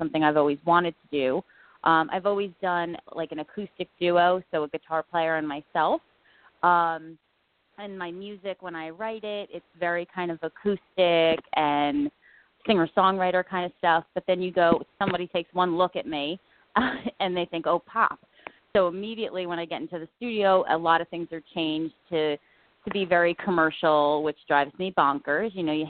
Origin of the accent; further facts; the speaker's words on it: New Jersey, United States; I'm not. I'm from New Jersey